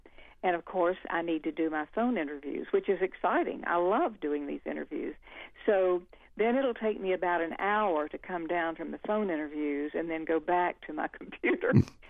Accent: North Carolina, United States; now in Virginia, United States; So, yeah, I love my home state. I live in Virginia now. I'm proud to be a North Carolina woman. We talk different there, you know.

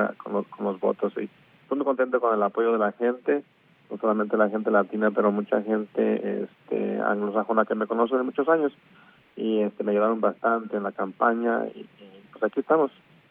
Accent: Michoacán, Mexico; now in United States; yo vivo en Yucaya, pero soy originario de Michoacán, México. Tengo viviendo aquí casi 40 años, bueno, 40 años exactamente. Y la mayoría de mis estudios los he realizado aquí en Estados Unidos

